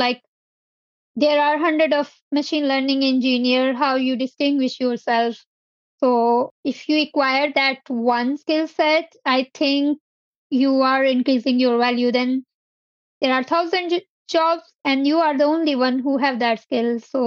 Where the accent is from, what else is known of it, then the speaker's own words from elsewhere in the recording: Pakistan; English is a second language; I'm from Pakistan.